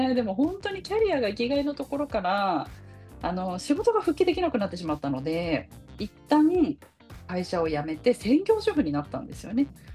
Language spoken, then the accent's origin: Japanese; Shinjuku, Tokyo, Japan; also born or lived in Saitama / Ibaraki; now in Hachioji, Japan; 中心の方で、本当新宿の方で育ってました。で、父の都合で埼玉、茨城に引っ越したり埼玉に引っ越したりで、自分が結婚して家を建てたのは東京の、高尾山の方ですね、八王子市に家を建ててっていう形ですね。